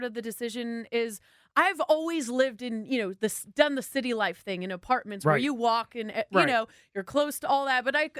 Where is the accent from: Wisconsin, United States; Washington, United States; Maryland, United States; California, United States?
Washington, United States; Seattle; I grew up in Seattle where Amazon's headquarters are